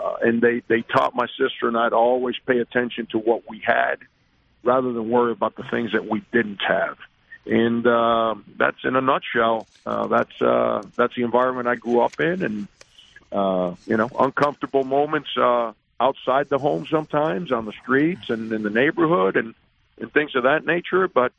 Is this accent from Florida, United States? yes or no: yes; Miami, Florida, United States; As a kid growing up, all we had, I grew up in the Orange Bowl neighborhood of Miami.